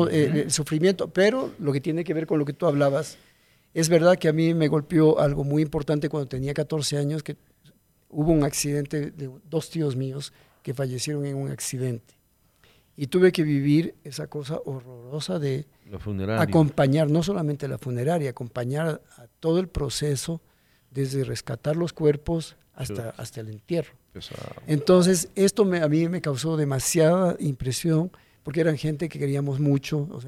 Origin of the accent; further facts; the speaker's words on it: Quito, Pichincha, Ecuador; yo me siento también parte, digamos, como quiteño, yo me siento ligado totalmente a la cultura española